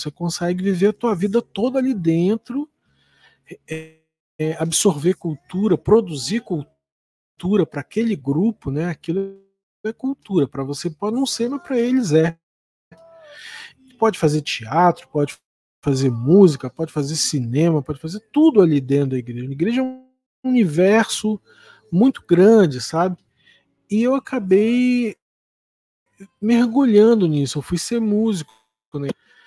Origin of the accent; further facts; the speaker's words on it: Rio de Janeiro, Brazil; Eu nasci em Madureira, eu morava ali na região do samba